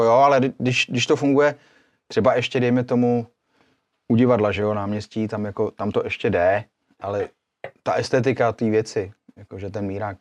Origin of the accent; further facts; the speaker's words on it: Ústí nad Labem, Ústí nad Labem Region, Czechia; also born or lived in Chabařovice; jsem se narodil na Skřivánek vlastně úplně, jako to první, to, ten první rok jsem byl na Skřivánku. Pak teda Chabařovice a pak od 3. třídy, zase to znamená, kolik to je, 3. třída, 10 let třeba, 9 let, tak to zase bylo tady Ústí už pak, Střekov.